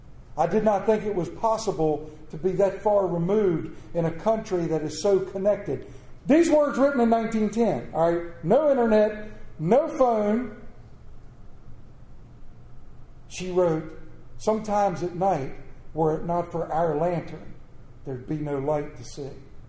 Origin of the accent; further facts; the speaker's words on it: Muskrat Creek, Wyoming, United States; I am from Muskrat Creek, Wyoming. Doesn't that just roll off the tongue?